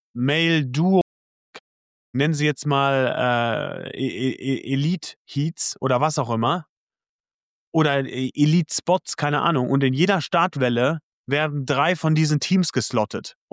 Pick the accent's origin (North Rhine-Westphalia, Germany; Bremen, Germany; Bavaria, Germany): North Rhine-Westphalia, Germany; Lennep; Genau, ist mein Heimatort und da werde ich den Marathon laufen.